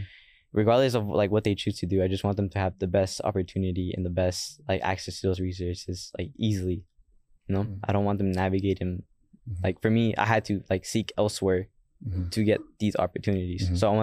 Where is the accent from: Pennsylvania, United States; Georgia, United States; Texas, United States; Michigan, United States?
Texas, United States; Alief; Growing up in Alief, I was mostly inspired by my dad, just because, you know, he, where we grew up, it wasn't really a safe place, right?